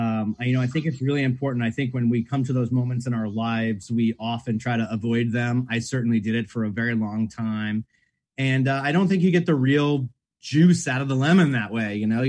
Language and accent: English; Staten Island, New York, United States; it was about being a fish out of water growing up on Staten Island as a young gay boy.